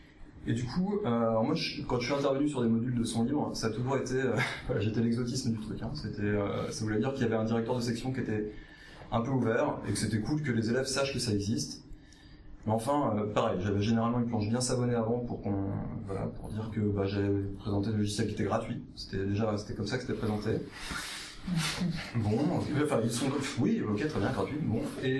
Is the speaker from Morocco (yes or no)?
no; Le Mans, Pays de la Loire, France; Il y a des plaquettes, bon, on vient du Mans